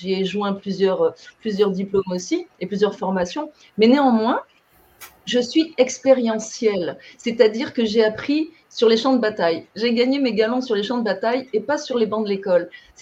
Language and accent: French; France; moved away; Je viens de France, comme mon accent l'indique